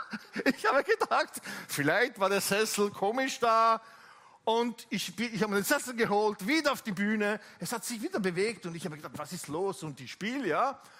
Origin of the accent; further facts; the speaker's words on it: Italy; German is a second language; Ich komme aus Italien